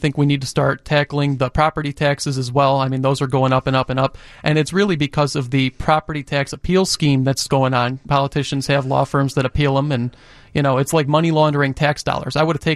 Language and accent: English; Chicago, Illinois, United States; I'm from the south side of Chicago by Midway Airport.